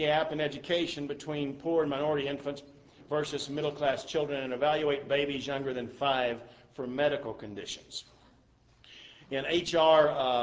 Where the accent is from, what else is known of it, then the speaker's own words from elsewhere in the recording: Texas, United States; You'll find this interesting, or at least I do, but then I'm from Texas.